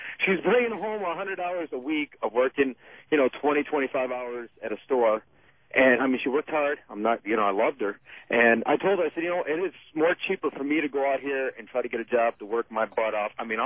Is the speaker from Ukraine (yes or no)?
no; United States; And being American, I have my right to my opinion.